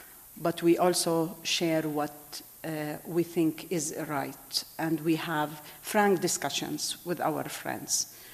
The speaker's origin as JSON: {"language": "English", "country": "Palestine", "second_language": "English", "moved": "yes", "said": "I came a few weeks from Palestine, and it was like 3 years away from my country for a reason that I couldn't go."}